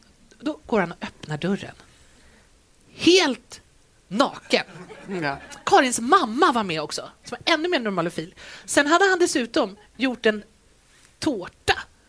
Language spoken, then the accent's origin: Swedish; Stockholm, Stockholm County, Sweden; jag kommer från Stockholm